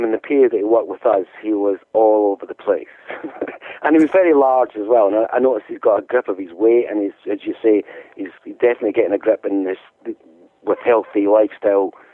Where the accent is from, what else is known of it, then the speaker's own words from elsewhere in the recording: Scotland, United Kingdom; now in Twickenham, United Kingdom; I'm a Twickenham boy. Believe, I know I don't sound like one, but like Jim, I'm a Scot.